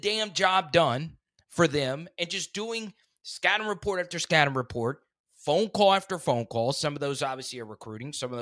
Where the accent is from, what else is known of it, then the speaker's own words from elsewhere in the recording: Baton Rouge, Louisiana, United States; I am from Baton Rouge. I was born in Baton Rouge. And my family mostly resides in Baton Rouge.